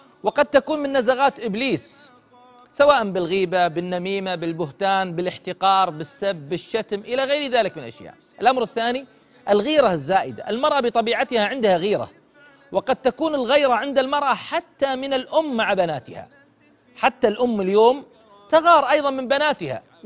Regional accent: Eastern Province, Saudi Arabia; مثلا عندنا بالشرقية، وكل منطقة الآن من مناطق المملكة

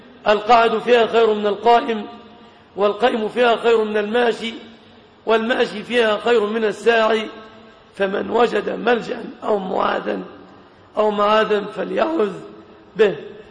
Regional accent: Egypt; اللهم سلم بلادنا مصر

